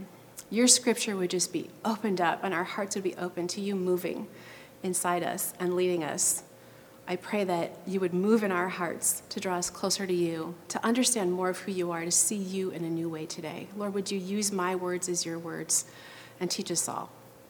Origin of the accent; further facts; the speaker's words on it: Pelican Rapids, Minnesota, United States; in a really small town in the center of Minnesota. I'm a Midwest girl at heart. And some tell me that my hometown, which is Pelican Rapids, it's all of 2,000 people